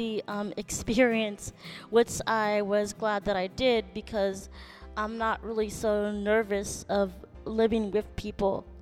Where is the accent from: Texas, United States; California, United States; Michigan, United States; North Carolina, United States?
California, United States; Castro Valley; I'm actually from Castro Valley, California.